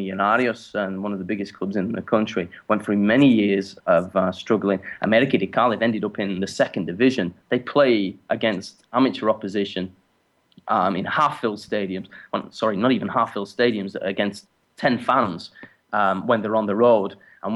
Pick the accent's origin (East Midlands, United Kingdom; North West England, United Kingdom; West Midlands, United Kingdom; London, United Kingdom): North West England, United Kingdom; Wigan; now in Bogota, Colombia; I'm from Wigan. I'm from Wigan, about an hour from Manchester. I've been living in Bogota for about 2.5 years. Maybe I haven't picked up the twang just yet.